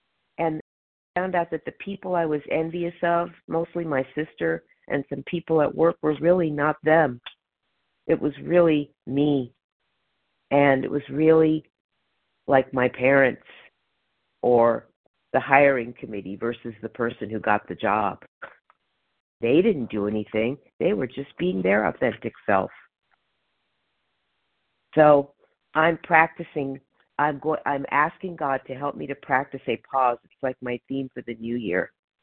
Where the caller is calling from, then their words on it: Palmdale, California, United States; I am calling from Palmdale, California, which is Los Angeles County.